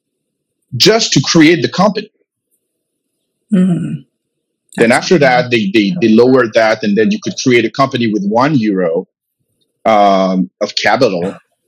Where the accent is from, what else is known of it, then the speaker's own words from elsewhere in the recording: France; English is a second language; Yeah, I grew up a minority in France.